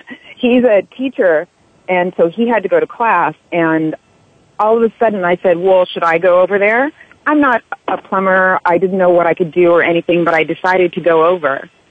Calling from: Valhalla, New York, United States; I'm calling from Valhalla.

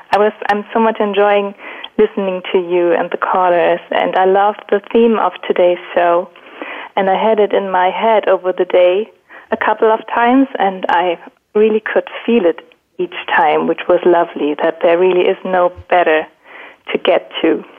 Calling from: Emmen, Germany; I'm calling in from Emmen, Germany.

